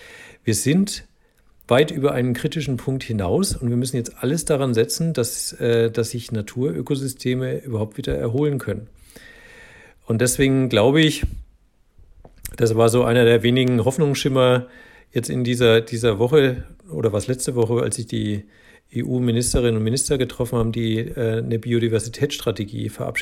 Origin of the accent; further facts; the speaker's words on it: Bavaria, Germany; ich bin ja im Spessart aufgewachsen, also so in Nordwestbayern, Franken eigentlich, genauer gesagt.